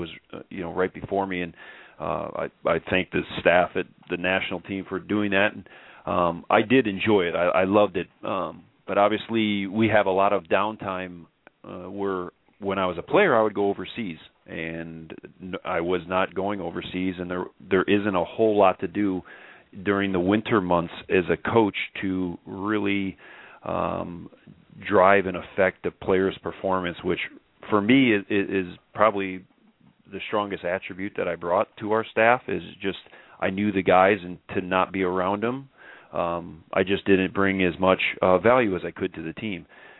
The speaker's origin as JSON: {"language": "English", "town": "Chicago", "region": "Illinois", "country": "United States", "said": "We met each other when he was from Hawaii and I was from Chicago"}